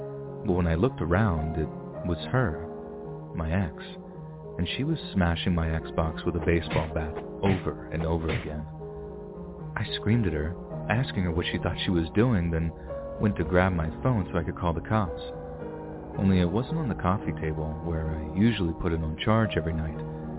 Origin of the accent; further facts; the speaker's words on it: West Virginia, United States; I'm from West Virginia, and I moved all the way to Lexington, Kentucky for a girl.